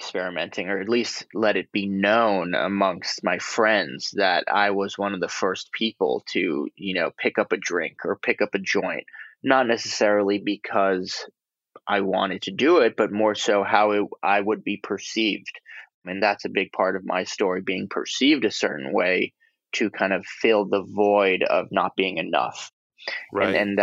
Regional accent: New York City, New York, United States; So I grew up here in New York City, where I am now

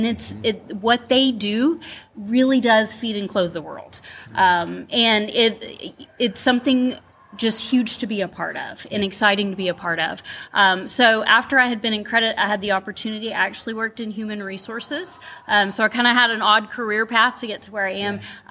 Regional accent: Stephenville, Texas, United States; I grew up in Stephenville and was able to do that and just met lots of friends over those years

